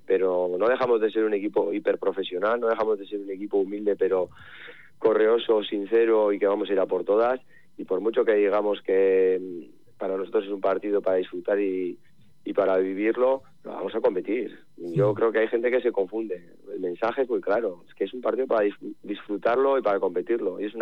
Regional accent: Basque Country, Spain

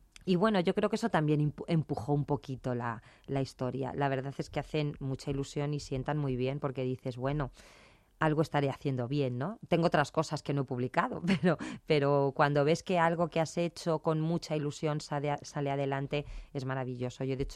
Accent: Madrid, Community of Madrid, Spain; yo soy de Madrid. Yo soy madrileña, madrileñísima.

